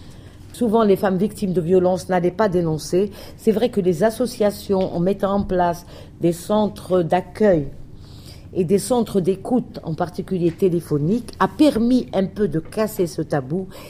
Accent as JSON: {"language": "French", "region": "Kabylie", "country": "Algeria", "said": "moi je suis de Kabylie, donc je sais ce que je dis."}